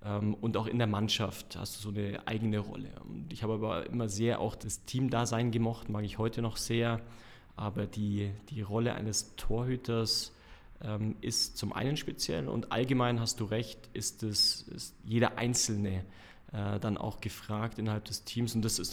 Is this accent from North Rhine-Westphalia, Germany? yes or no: no; Füssen, Bavaria, Germany; now in Munich, Germany; heute bin ich 43 Jahre alt, bin gebürtiger Füssener, bin geboren in Füssen im Allgäu, hab da meine Jugend verbracht, dort mein Abitur gemacht.